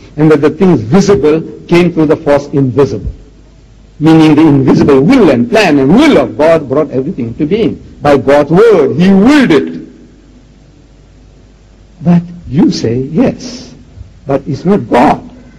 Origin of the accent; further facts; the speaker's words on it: India; My forefathers were Hindus. I'm an Indian. My forefathers were Hindus.